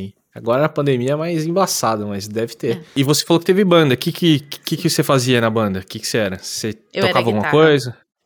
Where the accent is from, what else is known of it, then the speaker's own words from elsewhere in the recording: Indaiatuba, São Paulo, Brazil; Minha adolescência foi aqui em Indaiatuba, não foi em São Paulo.